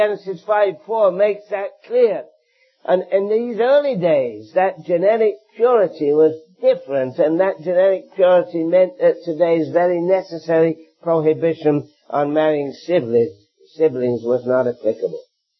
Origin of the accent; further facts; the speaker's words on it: Canada; I come from Canada. We've just legalized same-sex marriage.